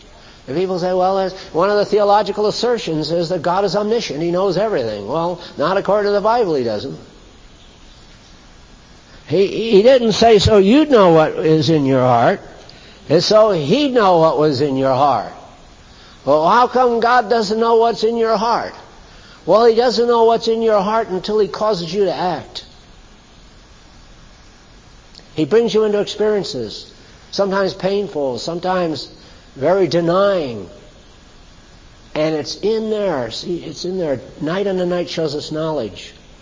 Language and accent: English; New England, United States; where I was raised in New England, this was a place of chivalry.